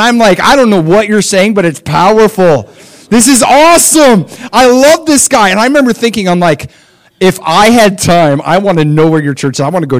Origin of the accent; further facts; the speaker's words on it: United States; And I'm thinking, because I'm an American, right?